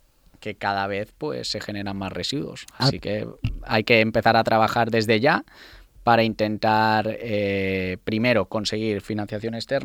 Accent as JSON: {"language": "Spanish", "country": "Spain", "said": "sería bueno para nosotros como ciudadanos españoles que venga gente"}